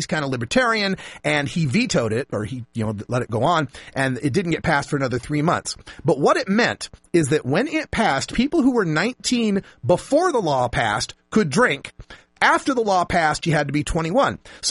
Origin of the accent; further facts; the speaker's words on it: Idaho, United States; When I was growing up in Idaho, the drinking age was 19.